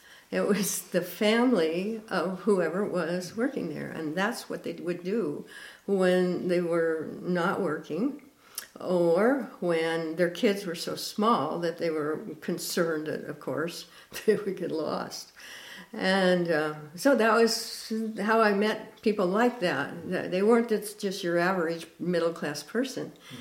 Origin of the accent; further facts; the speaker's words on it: California, United States; I was born in California, along with my entire family of generations, I'm not sure what. But we lived in this the Central Valley, which is the sort of the big fruit bowl